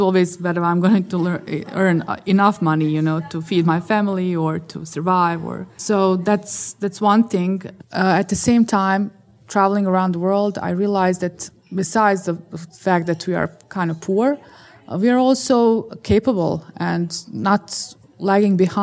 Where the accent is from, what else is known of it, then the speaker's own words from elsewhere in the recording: Bosnia & Herzegovina; I grew up in Bosnia, but, I, was one of the only people, not just girls, but people during undergraduate studies